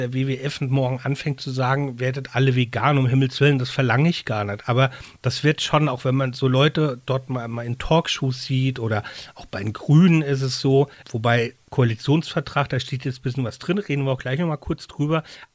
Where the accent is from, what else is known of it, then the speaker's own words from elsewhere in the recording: Mainz, Rhineland-Palatinate, Germany; ich bin ja auch hier in Mainz zur Schule gegangen.